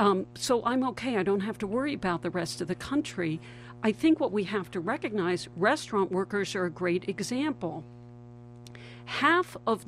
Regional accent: Canada; as you know, I'm down now from Canada.

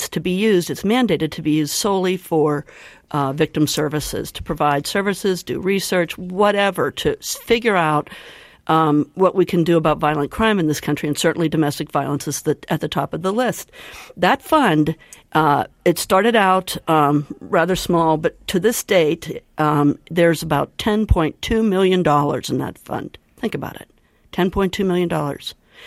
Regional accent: Pittsburgh, Pennsylvania, United States; excuse me, I'm from Pittsburgh

